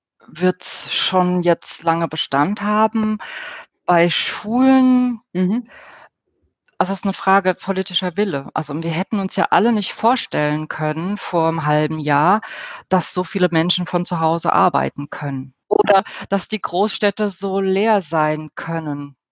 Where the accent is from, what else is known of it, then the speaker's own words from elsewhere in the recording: Germany; Ich habe das in meinem Auslandsaufenthalten erlebt, dass wenn man sagt, ich komme aus Deutschland, dann kommt vielleicht noch Adolf Hitler, interessanterweise.